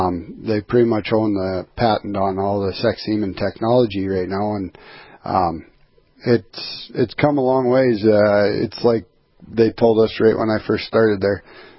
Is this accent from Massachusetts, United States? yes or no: no; Twin Valley, Minnesota, United States; I grew up in Twin Valley, Minnesota, and it was my 7th and 8th grade basketball coach ended up posting some stuff on the NDSU website